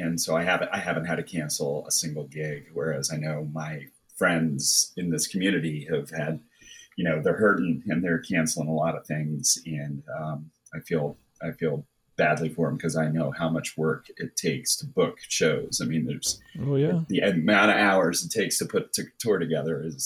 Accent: East Coast, United States; also born or lived in New York; So I grew up on the East Coast, and what brought me out here was my wife, but it was before we were married.

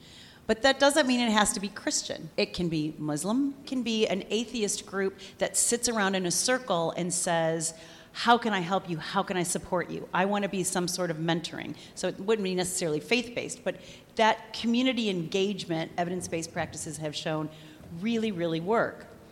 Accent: United States; I say I'm unapologetically an American, and I take an oath to uphold the Constitution of the United States of America.

